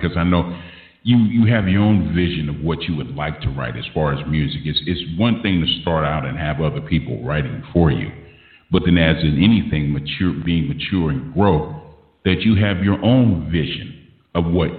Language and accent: English; Los Angeles, California, United States; growing up in South Central